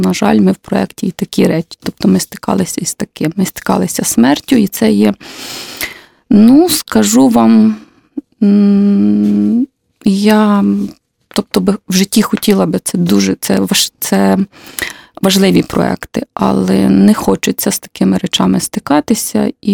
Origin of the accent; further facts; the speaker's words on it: Khmelnytskyi Oblast, Ukraine; Моя родина не дотична ні до жодного з переселень, ну, бо я з Хмельницької області.